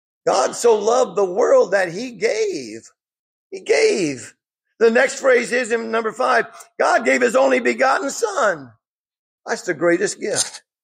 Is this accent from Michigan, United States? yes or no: yes; Michigan, United States; When I was at Harding University in Searcy, Arkansas, I was from Michigan. We didn't say y'all.